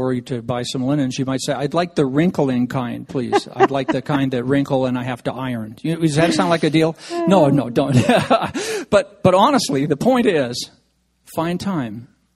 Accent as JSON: {"language": "English", "town": "Saskatoon", "region": "Saskatchewan", "country": "Canada", "said": "I'm from Saskatoon, Saskatchewan."}